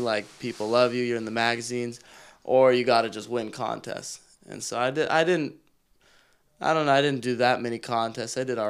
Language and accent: English; Malibu, California, United States; from Malibu.